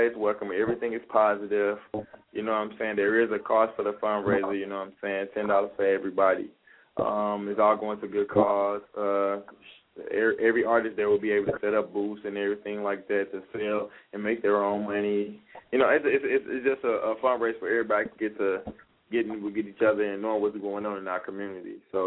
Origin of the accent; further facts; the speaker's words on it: Long Beach, California, United States; is from my hometown. You know what I'm saying?